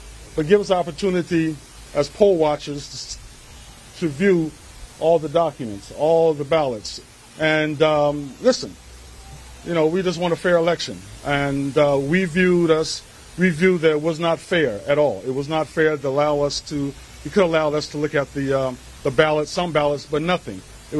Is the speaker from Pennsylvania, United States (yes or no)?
yes; Philadelphia, Pennsylvania, United States; I'm from Philadelphia.